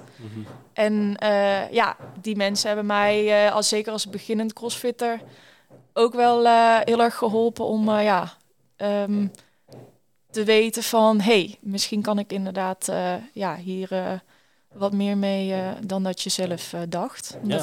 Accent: Schijf, North Brabant, Netherlands; Ik kom uit Noord-Brabant en ik ben in een klein dorpje geboren, in Schijf heet dat.

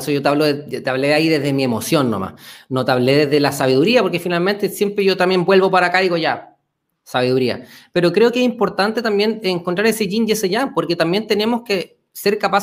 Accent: Santiago, Santiago Metropolitan Region, Chile; yo me vine a vivir aquí a la quinta región, soy de Santiago, con mis cabros chicos

